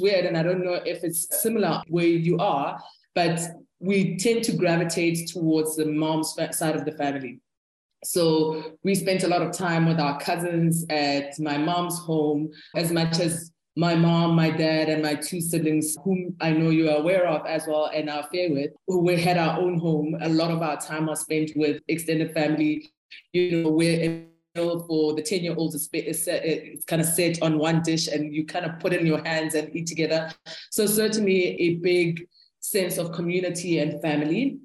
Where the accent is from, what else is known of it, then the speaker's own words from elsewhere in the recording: Soweto, Gauteng, South Africa; I was born in the 80s.